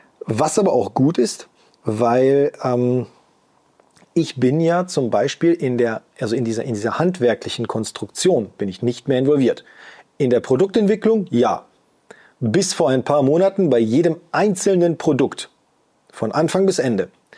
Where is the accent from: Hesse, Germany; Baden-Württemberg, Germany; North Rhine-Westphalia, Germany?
North Rhine-Westphalia, Germany; Bielefeld; ich liebe mein Heimatort, und der ist Bielefeld.